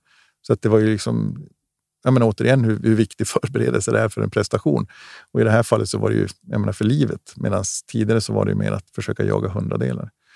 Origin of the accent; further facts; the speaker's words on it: Gällivare, Norrbotten County, Sweden; Livet hemma i Gällivare, ute i skog och mark, rullstol funkar inte.